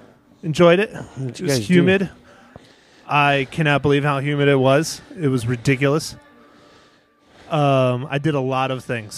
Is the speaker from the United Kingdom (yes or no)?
no; Arizona, United States; I grew up in Arizona, and everything growing up as a child was Circle K's and Chevrons.